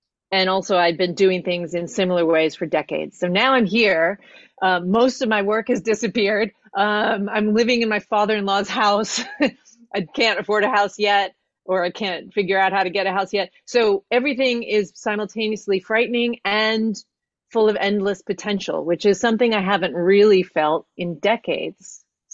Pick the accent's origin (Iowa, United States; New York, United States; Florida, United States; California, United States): New York, United States; New York City; moved away as an adult; now in United Kingdom; I grew up and lived in New York City my entire life until last year when I restarted in the UK, which is where my husband's from.